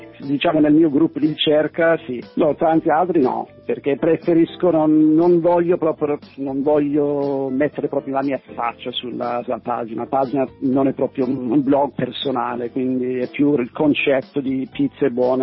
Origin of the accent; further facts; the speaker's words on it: Vancouver, British Columbia, Canada; now in Milan, Italy; io sono canadese, sono nato a Vancouver, mi sono trasferito a Milano circa 10 anni fa